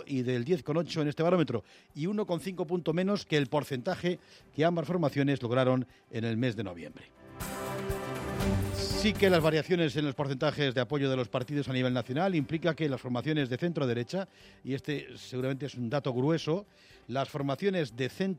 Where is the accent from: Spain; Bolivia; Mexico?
Spain